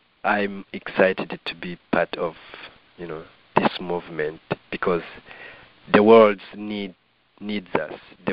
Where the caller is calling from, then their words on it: New York, United States; You know, now I'm calling from from New York.